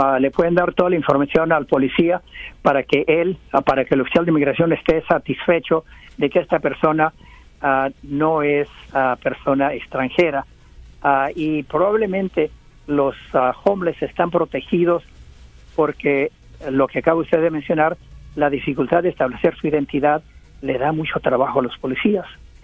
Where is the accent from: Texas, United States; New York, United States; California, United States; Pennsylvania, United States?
California, United States; Modesto; born there; Nací en Estados Unidos, Modesto, California, el día 28 de febrero del año 1985.